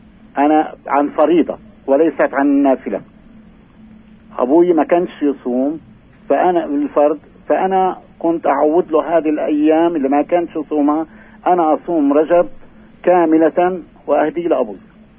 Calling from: Nablus, West Bank, Palestine

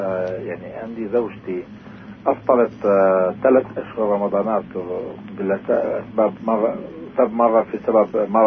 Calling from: Nablus, West Bank, Palestine; من نابلس بيت المعين

